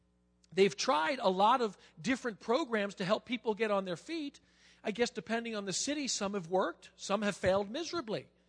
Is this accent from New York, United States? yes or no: yes; Staten Island, New York, United States; So I grew up in Staten Island, and I got friends.